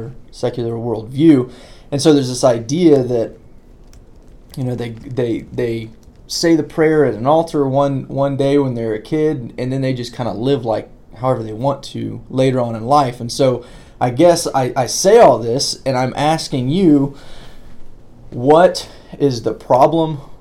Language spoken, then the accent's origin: English; Pensacola, Florida, United States; growing up in Pensacola, I came from a church where one of the missions was to convert Christians to Christianity.